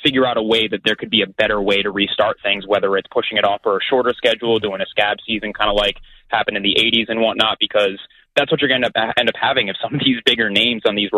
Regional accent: Rhode Island, United States; I'm from Rhode Island and, you know, as a coach and a teacher around here

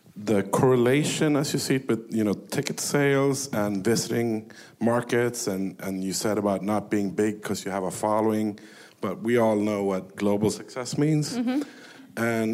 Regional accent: Sweden; I'm from Sweden

